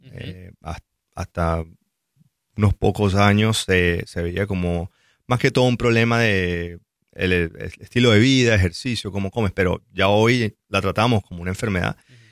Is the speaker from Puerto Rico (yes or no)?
no; Venezuela; moved away as an adult; now in United States; Soy de Venezuela. Uh-huh. Hice mi entrenamiento en cirugía allá. Emigré a Estados Unidos hace aproximadamente 15 años